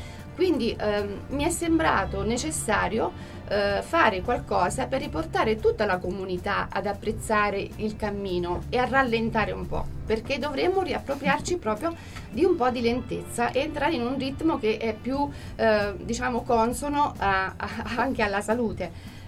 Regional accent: Molise, Italy; io non sono perugina, non sono umbra, sono molisana, quasi abruzzese un po'

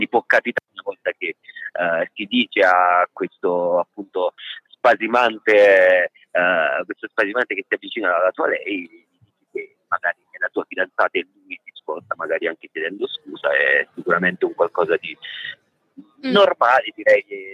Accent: Andretta, Campania, Italy; now in Naples, Italy; Provincia di Avellino, Andretta, il mio paese, però sono adattato da qualche anno alla vita partenopea.

